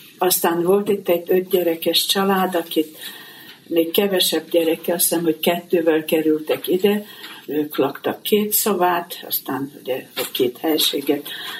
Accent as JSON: {"language": "Hungarian", "town": "Szirák", "region": "Nógrád", "country": "Hungary", "tie": "born or raised there", "said": "Én úgy kerültem Szirákra kisgyerekként, és én itt nőttem fel. Tulajdonképpen szinte pontosan 4 éves voltam, amikor ide jöttem, és középiskolába kerültem el, és azt követően én csak a szünidőket töltöttem Szirákon."}